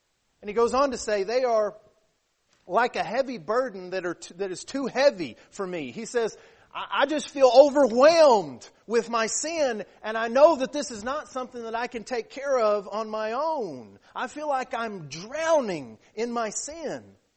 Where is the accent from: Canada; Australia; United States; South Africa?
United States; Texas; moved away as an adult; I didn't learn how to swim until I was 18 years old because I grew up in West Texas, and the biggest problem was there wasn't any water to swim in.